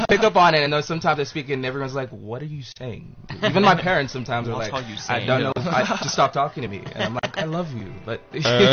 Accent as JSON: {"language": "English", "country": "Botswana", "tie": "born or raised there", "also_born_or_lived": "Zambia", "moved": "yes", "lives_now": "Johannesburg, South Africa", "said": "So I'm originally from Zambia, and I was raised in Botswana."}